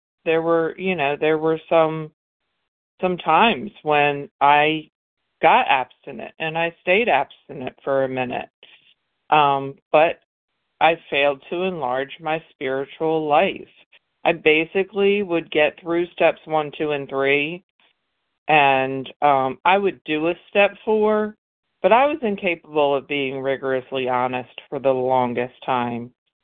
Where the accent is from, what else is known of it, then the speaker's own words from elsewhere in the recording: Mississippi, United States; And I'm from Mississippi